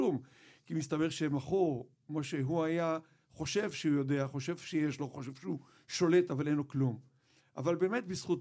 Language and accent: Hebrew; Mexico; זורמת לי בדם הספרדית הזאת, כן, גדלתי במקסיקו. אז בעצם חזרתי למקסיקו, והייתי שם 4 שנים